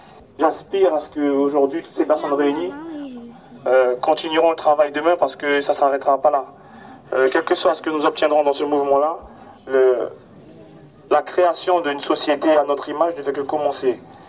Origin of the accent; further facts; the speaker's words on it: French Guiana, France; Je ne suis pas de Kourou, mais je suis de la Guyane.